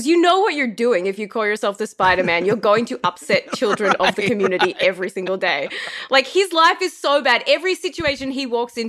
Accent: Australia; I hated being an Australian in Los Angeles because it was more common than being from Los Angeles.

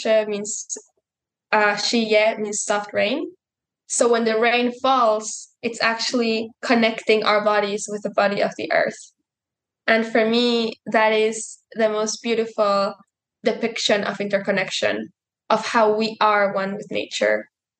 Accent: San Pedro Tultepec, State of Mexico, Mexico; I'm from Mexico, from a community called San Pedro Tultepec. And I come from the Otomi Toltec indigenous community, and we speak the Otomi Nyanyu language.

